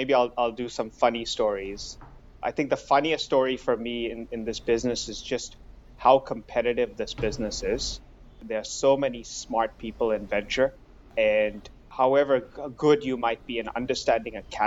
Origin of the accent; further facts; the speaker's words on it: India; also born or lived in Singapore / Indonesia; I was born in India, grew up in a bunch of different countries, Singapore, India, Indonesia. We moved a lot.